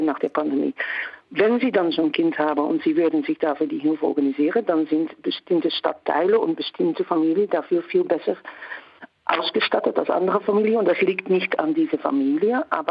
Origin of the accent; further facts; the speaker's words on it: Netherlands; wir sind Niederländer, bei uns ist es ganz anders. Meine Kinder werden nicht als Ausländer erkannt.